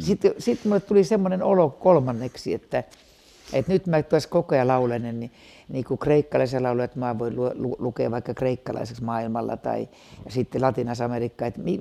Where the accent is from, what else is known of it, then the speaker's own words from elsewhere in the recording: Mikkeli, South Savo, Finland; mä en ole koskaan pannut vakanalle, että mä oon Mikkelistä